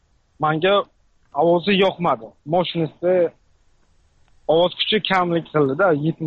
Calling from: South Korea; Men Koreyadan.

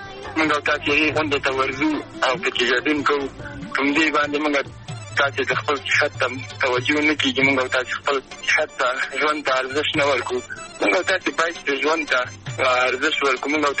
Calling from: Kabul, Afghanistan; ده کابل ولایت ده دیتاب زور سالینه

